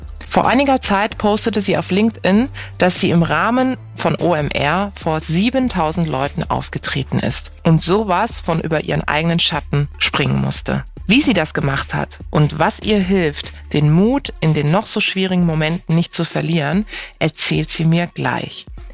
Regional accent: Karlsruhe, Baden-Württemberg, Germany; ich habe ja in Heidelberg studiert. Ich komme aus Karlsruhe

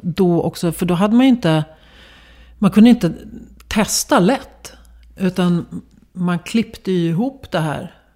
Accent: Västerbotten County, Sweden; now in Stockholm, Sweden; Johannes på Hagagatan i Stockholm, som är en västerbottning precis som jag.

